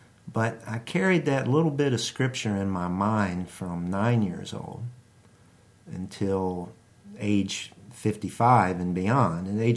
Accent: Harrisonburg, Virginia, United States; born there; I was born in Harrisonburg. Lived in Harrisonburg since 1974, but before that point, I lived in 8 different places. My family moved around a lot.

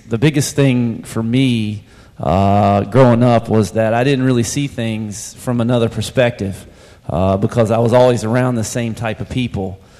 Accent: Virginia, United States; And I grew up born and bred in the Shenandoah Valley. I've been here my entire life. Went to high school here, went to college here, went to grad school here. The only time I've ever left was when I spent 8 years in Lexington, Virginia, working at VMI.

